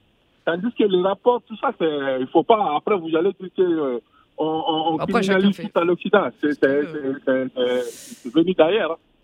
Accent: Mali; Surtout chez nous, au Mali, des fois, on le brutalise

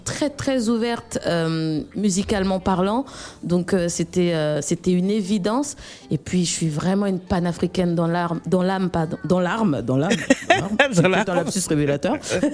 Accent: Central African Republic; parce que je suis une centrafricaine dans l'âme

